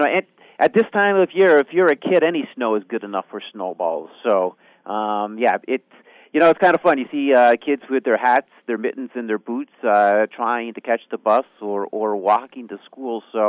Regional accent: Lake Placid, New York, United States; I was raised in Lake Placid

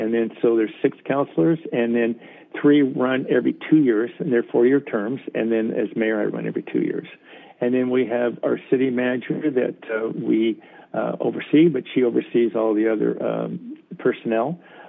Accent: Reno, Nevada, United States; I grew up, I was born and raised in Reno, Nevada.

